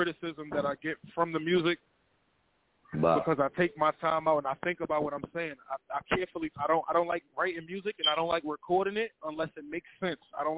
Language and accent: English; United States; I'm from America.